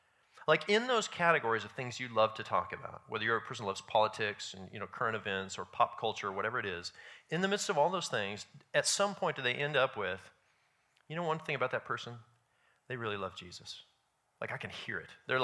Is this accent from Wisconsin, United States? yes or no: no; Kansas City, Missouri, United States; My favorite team is the Kansas City Royals. I am from Kansas City. I was born there. I love this team.